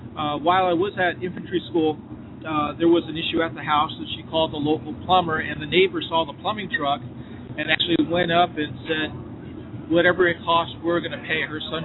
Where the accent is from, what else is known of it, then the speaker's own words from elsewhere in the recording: California, United States; My home state, California, because of our population of being 37 million people, has more people that join the military than any other state